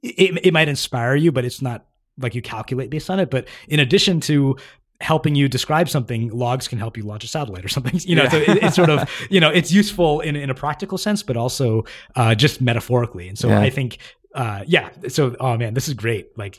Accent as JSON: {"language": "English", "town": "Boston", "region": "Massachusetts", "country": "United States", "lives_now": "Seattle, United States", "said": "And so I'm in Seattle and I'm from Boston."}